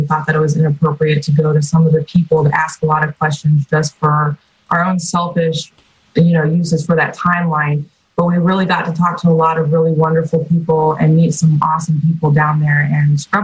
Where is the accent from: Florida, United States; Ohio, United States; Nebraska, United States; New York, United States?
Florida, United States; Titusville; I'm from Florida. I'm from Titusville.